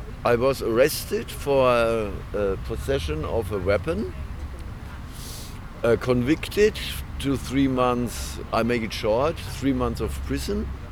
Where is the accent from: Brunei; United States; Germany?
Germany; English is a second language; also born or lived in Bristol; Germany. Originally, I'm from Germany. I lived in Bristol 3 years, from 2012 to 2015. I have a son there.